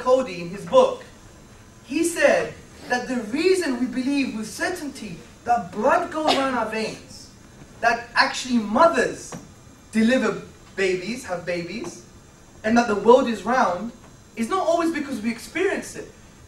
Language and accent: English; Greece; I come from Greece. My parents are Greek, by the way. I look Pakistani. but I'm thoroughly Greek, okay?